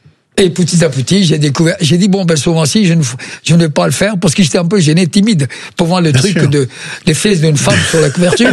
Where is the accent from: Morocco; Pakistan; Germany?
Pakistan; French is a second language; now in France; chez moi au Pakistan, il peut vous flinguer